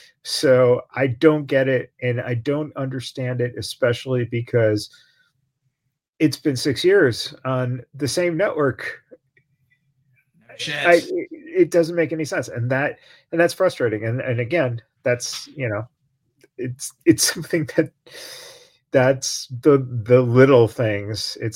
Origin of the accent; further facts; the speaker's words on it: Chicago, Illinois, United States; now in Las Vegas, United States; I mean, growing up in Chicago, you know, White Castle was huge there too.